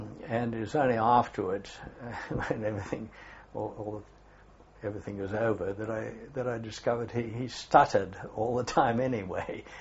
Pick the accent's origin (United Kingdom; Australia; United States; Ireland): United Kingdom; England; I'm English and so on.